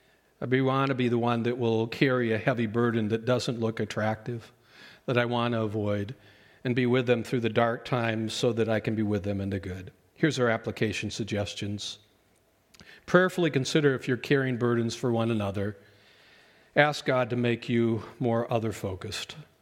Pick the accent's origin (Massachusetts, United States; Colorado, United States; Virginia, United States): Colorado, United States; also born or lived in North Dakota; It's not as bad as here as it was when I was a pastor in North Dakota or when I was growing up in Colorado.